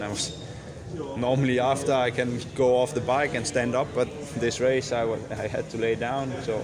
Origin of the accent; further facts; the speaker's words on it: Denmark; English is a second language; I'm from Denmark, and we are used to this weather